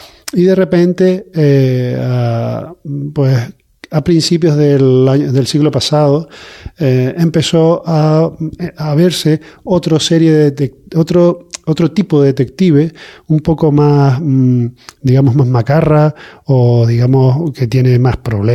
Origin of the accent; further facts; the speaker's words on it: Canary Islands, Spain; su parte de la niñez la vivió en Fuerteventura, como yo, que soy majorero